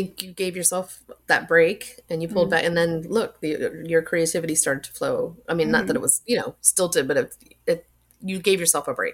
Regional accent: Florida, United States; When I grew up in South Florida, so I assumed everyone flew through Atlanta to go anywhere because that's what we always did.

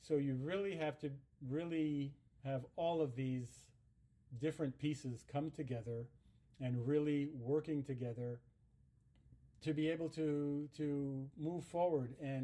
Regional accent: Haiti; I was born and raised in Haiti. I studied for a while in the United States and then returned to Haiti

